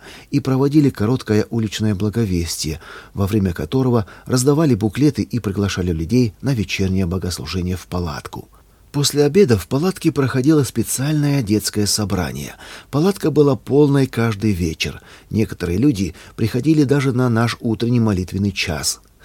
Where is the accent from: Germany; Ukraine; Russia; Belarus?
Belarus; Мы, белорусы, приезжаем сюда каждое воскресенье.